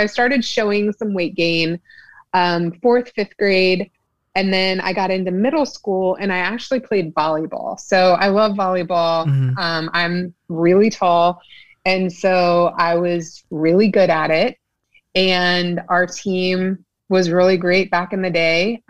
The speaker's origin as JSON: {"language": "English", "region": "Texas", "country": "United States", "said": "So I am from South Texas. And, you know, Texas is known for good eats and bigger is better and all this."}